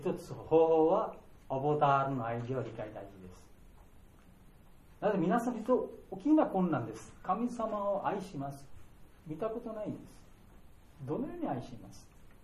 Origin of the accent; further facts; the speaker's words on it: India; Japanese is a second language; now in Japan; 私は日本に来て普通、私インドから来ましたから、